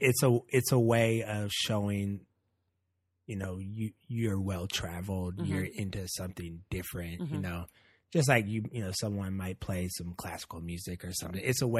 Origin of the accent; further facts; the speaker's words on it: Oakland, California, United States; You and I grew up in Oakland. We never saw more than 10 people at a soccer game.